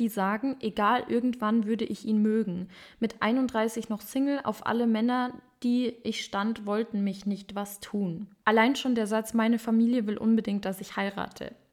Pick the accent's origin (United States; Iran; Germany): Germany; Bavaria; ich weiß, in manchen Bundesländern ist das scheinbar nicht so, aber bei uns in Bayern wird Chemie gesagt.